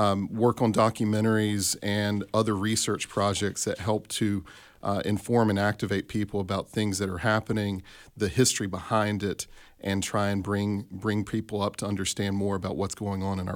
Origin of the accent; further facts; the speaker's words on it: Tupelo, Mississippi, United States; I ended up back in my hometown of Tupelo, Mississippi